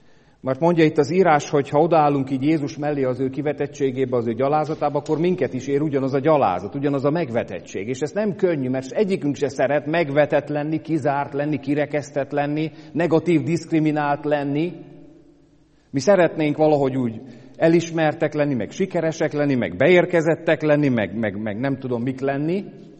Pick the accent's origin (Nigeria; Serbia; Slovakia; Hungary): Hungary; De mint mi magyarok vagyunk, vállaljuk a saját népünkből való kivetettséget, kizártságot, megvetettséget is